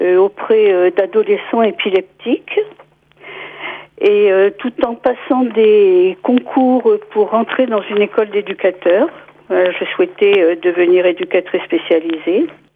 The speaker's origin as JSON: {"language": "French", "town": "Saint-Brieuc", "region": "Brittany", "country": "France", "tie": "born there", "said": "je suis née à Saint-Brieuc, on va dire au milieu du XXe siècle, à peu près."}